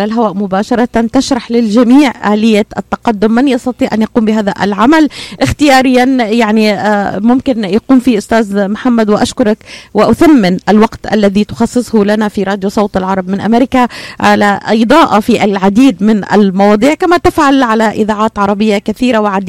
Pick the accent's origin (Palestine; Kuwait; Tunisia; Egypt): Palestine; now in Dubai, United Arab Emirates; يعني أنا مثلا مواطنة من فلسطين ومقيمة في دبي.